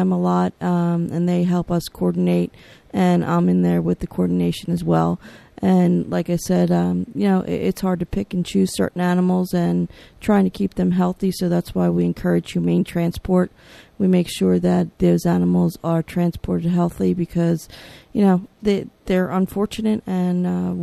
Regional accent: Southampton, United States; I'm from the Southampton area.

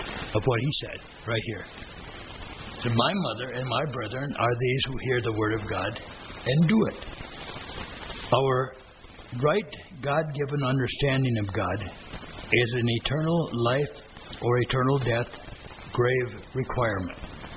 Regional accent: Missouri, United States; You know, I'm from Missouri. You got to show me.

